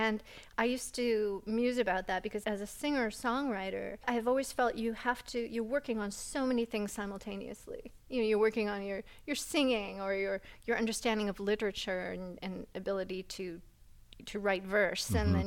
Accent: New England, United States; And so I think for me, maybe growing up in New England was part of that too, because we would get a lot of programming on television, a lot of English programs

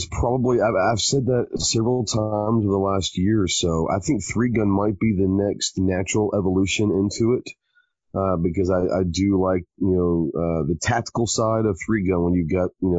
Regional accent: Dallas, Texas, United States; I grew up in Dallas and was never really around guns a whole lot.

